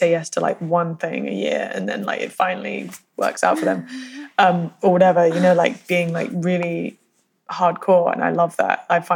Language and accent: English; United Kingdom; So I'm so British.